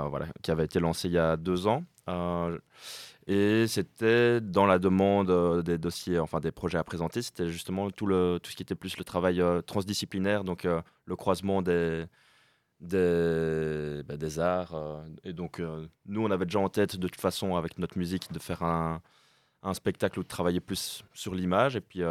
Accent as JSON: {"language": "French", "region": "Brussels", "country": "Belgium", "lives_now": "Liège, Belgium", "said": "moi je viens de Bruxelles à la base, mais ça fait 5 ans que je vis à Liège."}